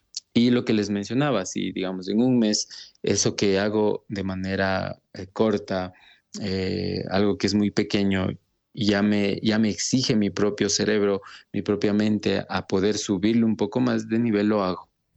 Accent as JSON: {"language": "Spanish", "country": "Ecuador", "said": "soy de Ecuador"}